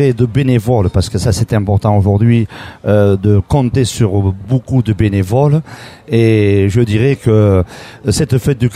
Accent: Spain; now in France; puisque nous sommes des Espagnols

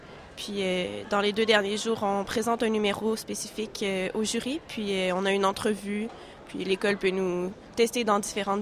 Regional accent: Quebec, Canada; En fait, je viens du Québec, donc j'étais déjà à Montréal avant de rentrer à l'école.

